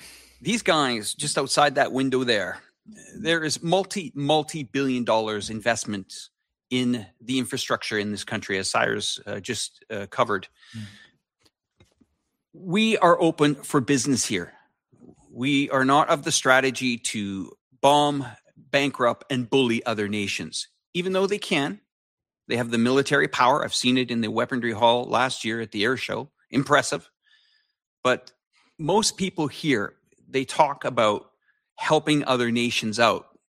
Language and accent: English; Canada; now in China; you know, I'm Canadian